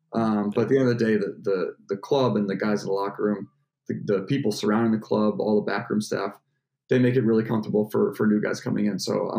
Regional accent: Syracuse, New York, United States; So I was born and raised in Syracuse. I went to university in Syracuse.

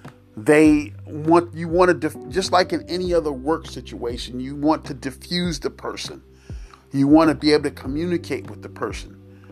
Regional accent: Philadelphia, Pennsylvania, United States; And they had something in Philadelphia, which is my hometown, called the Police Athletic League

